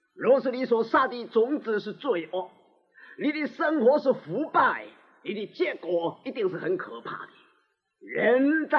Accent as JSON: {"language": "Chinese", "country": "China", "said": "我们中国人说种瓜得瓜，种豆得豆啊"}